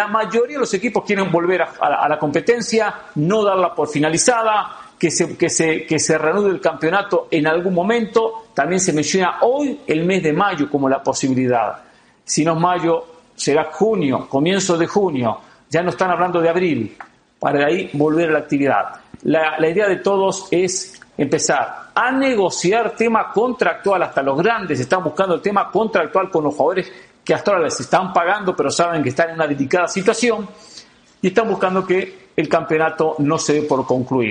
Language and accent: Spanish; Guatemala; Quiero hablar yo de Guatemala, va a ser una vergüenza que mi pueblo guatemalteco